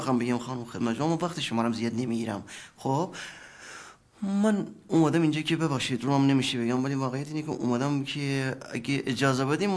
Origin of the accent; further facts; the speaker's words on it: Tehran, Tehran Province, Iran; توی تهران بزرگ شدم، زندگی کردم، موهای مردم رو کات کردم، از این پول گرفتم، روی پای خودم بسادم.